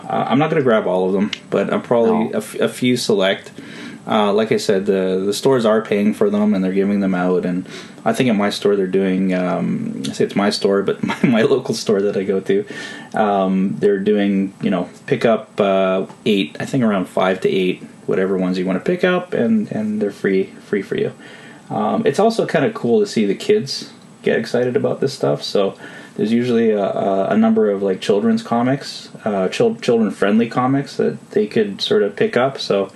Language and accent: English; Canada; being a Canadian